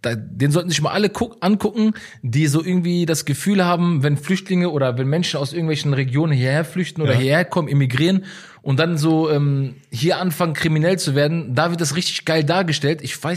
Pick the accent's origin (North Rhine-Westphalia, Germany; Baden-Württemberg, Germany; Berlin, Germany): North Rhine-Westphalia, Germany; Gladbeck; dass ich aus Essen komme, aus alten Essen, und ich bin eigentlich aus Gladbeck.